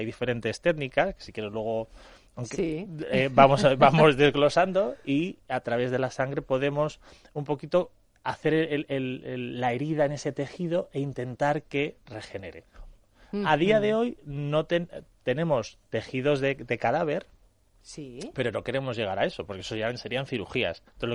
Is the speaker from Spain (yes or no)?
yes; Alcalá de Henares, Community of Madrid, Spain; yo soy alcalaíno. Nací en La Paz, Sí. Pero antes en mi época no había hospital en Alcalá, con lo cual venían aquí a Madrid a tenernos. Y nos volvíamos a Alcalá.